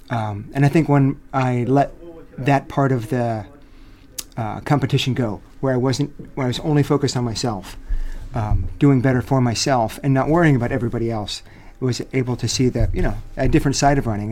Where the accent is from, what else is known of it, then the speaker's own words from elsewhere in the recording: Rockville, Maryland, United States; So I grew up in a suburb of Washington, D.C. Mm-hmm. I had a very happy childhood. Went to high school in Rockville, Maryland.